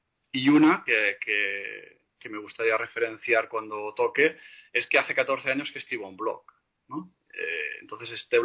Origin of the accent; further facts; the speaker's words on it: Catalonia, Spain; recordad que soy catalán, por lo tanto, escribimos distinto que hablamos